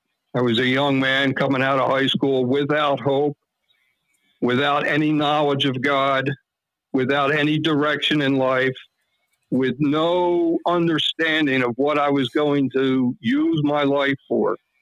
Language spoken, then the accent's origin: English; New Jersey, United States; I grew up in South Jersey, like Brad said, right there near Cherry Hill.